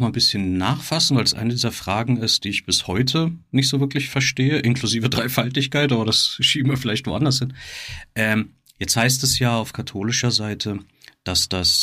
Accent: Berlin, Germany; ich, als jemand, der hier geboren und aufgewachsen ist, habe sowieso im Norden oder Nordosten als Berliner damit sowieso erst recht nichts zu tun gehabt.

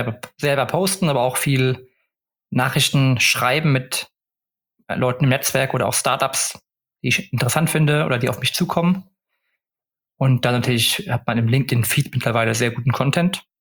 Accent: Stockholm, Stockholm County, Sweden; now in Cologne, Germany; Ansonsten habe ich noch immer meine alte Heimat Stockholm, die über mir schwebt, wo man immer zurück könnte. Aber aktuell bin ich erstmal happy in Köln

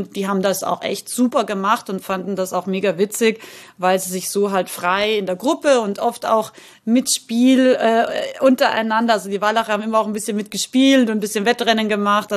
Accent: Salzburg, Austria; oder ich bin Österreicherin, das wissen ja die meisten von euch, und bin in den wunderschönen Salzburger Bergen aufgewachsen.

